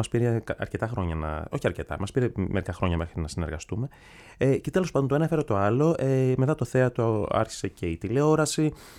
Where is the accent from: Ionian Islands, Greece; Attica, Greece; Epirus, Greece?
Attica, Greece; Athens; Γεννήθηκα μεγάλο σε Αθήνα, πήγα πανεπιστήμιο εδώ στο τμήμα των θεατρικών σπουδών της φιλοσοφικής